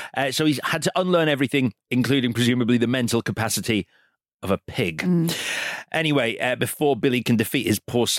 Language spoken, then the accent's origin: English; Ireland; I'm Irish.